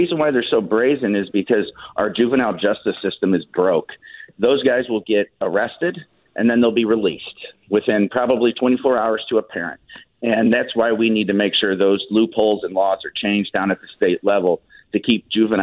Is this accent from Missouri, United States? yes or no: yes; Missouri, United States; I came from North St. Louis County. I saw what happened with the apartment complexes.